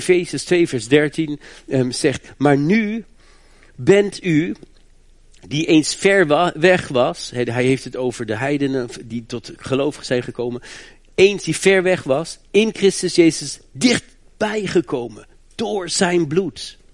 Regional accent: Germany; Dutch is a second language; Ik ben Nederlander, ik ben in Duitsland opgegroeid en ik heb nog steeds van die gekke Duitse dingetjes.

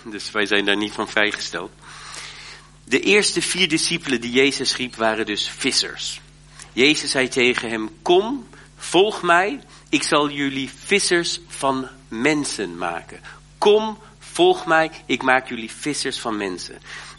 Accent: Haarlem, North Holland, Netherlands; born there; also born or lived in Germany; Nee, ik ben in Haarlem geboren, ik heb in Duitsland gewoond.

